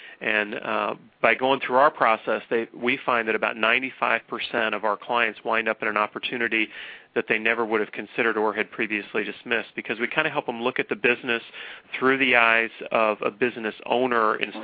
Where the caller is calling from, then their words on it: Southbury, Connecticut, United States; Calling from Connecticut, actually, a town called Southbury, Connecticut